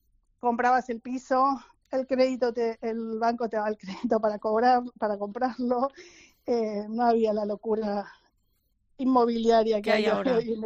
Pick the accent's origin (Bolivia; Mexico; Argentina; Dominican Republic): Argentina; now in San Sebastián, Spain; Yo soy argentina y vine aquí a España en el año 91.